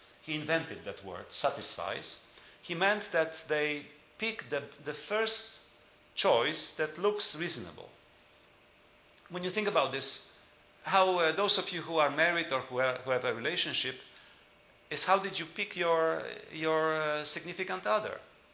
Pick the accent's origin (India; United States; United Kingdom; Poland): Poland; Lublin, Lublin Voivodeship; I grew up in Lublin, and I was always very curious.